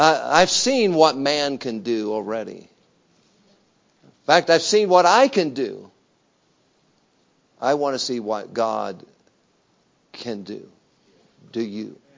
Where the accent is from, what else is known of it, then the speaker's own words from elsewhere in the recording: Wyoming, United States; We're from Wyoming.